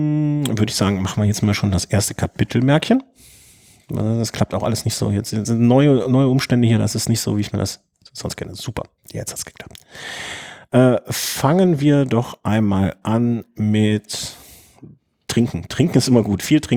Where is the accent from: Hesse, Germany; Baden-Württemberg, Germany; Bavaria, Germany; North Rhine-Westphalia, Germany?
North Rhine-Westphalia, Germany; Cologne; Als Kölner kann ich dazu natürlich so sagen, ist Düsseldorf immer ein Abenteuer und nicht immer ein schönes Abenteuer.